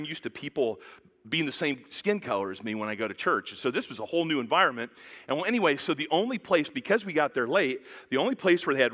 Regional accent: Pella, Iowa, United States; because I grew up in Pella, Iowa, which is not very diverse, right? You have the Dutch and the non-Dutch in Pella.

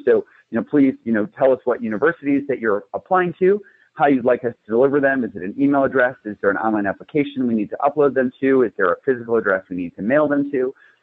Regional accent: Cleveland, Ohio, United States; So I'm actually from the Cleveland area.

